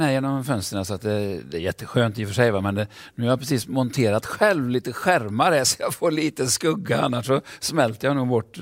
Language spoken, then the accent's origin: Swedish; Mariestad, Västra Götaland County, Sweden; accent: Västgöta dialect; Jag är från Lyrsta, Mariestad.